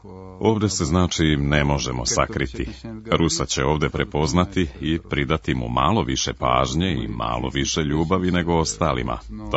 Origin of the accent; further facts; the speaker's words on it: Stavropol, Stavropol Krai, Russia; Njega su pre tri sedmice pozvali u Stavropolj, moj rodni grad na jugu Rusije